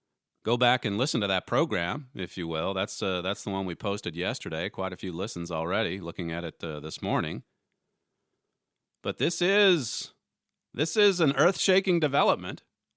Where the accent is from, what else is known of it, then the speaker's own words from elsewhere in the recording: United States; But still, I mean, as an American, you don't want to see Americans over there